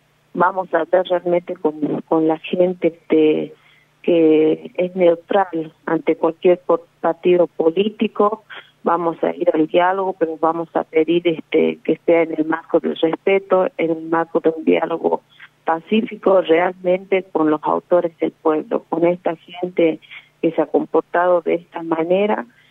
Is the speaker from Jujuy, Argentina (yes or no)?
yes; Humahuaca, Jujuy, Argentina; No es mi pueblo de Humahuaca.